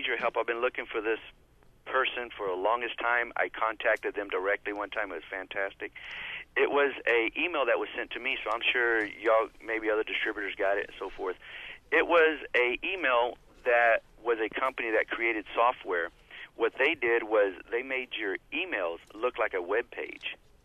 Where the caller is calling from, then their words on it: Texas, United States; And by the way, howdy. We're calling from Texas.